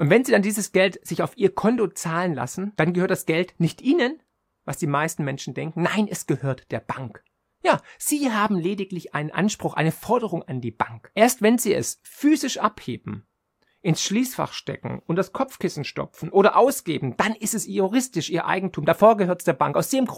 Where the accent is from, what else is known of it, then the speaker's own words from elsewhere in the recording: Baden-Württemberg, Germany; Und für mich als Schwabe besonders schlimm, dass es auf dem Sparbüchle keine Verzinsung mehr gibt.